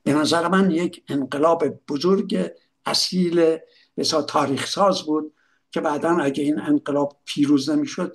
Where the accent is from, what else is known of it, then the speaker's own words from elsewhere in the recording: Iran; moved away; سالهای سال بعد از اینکه من از ایران بیرون اومدم